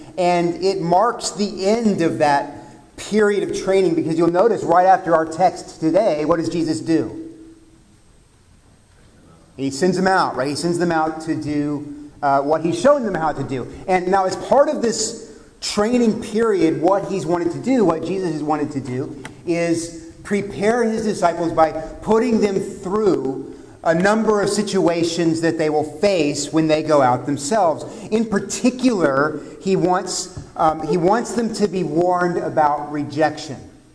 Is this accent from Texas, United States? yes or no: yes; Corpus Christi, Texas, United States; Then I was from Corpus Christi, which has about 400,000 people. It's not a small town.